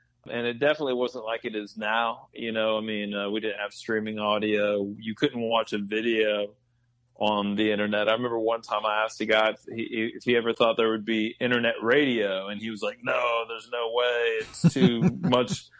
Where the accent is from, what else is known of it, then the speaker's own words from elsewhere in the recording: Texas, United States; I come from the Texas-Mexico border.